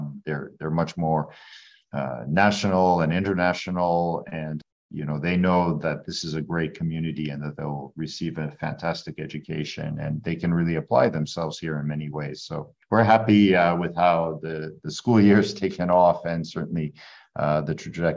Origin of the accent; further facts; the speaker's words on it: Providence, Rhode Island, United States; born there; the part of the reason I was born in Providence was my mother, for example, came from Ireland to study as an undergraduate